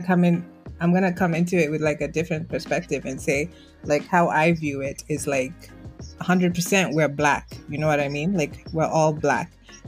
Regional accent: Kenya; I'm a black Muslim. You know what I mean? And maybe that's just because I was born and raised in Kenya

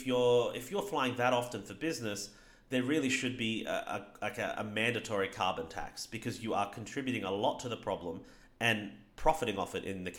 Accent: Australia; like in Australia, for example, for me to get from my hometown to Sydney, it's $70 for an 8 hour train ride

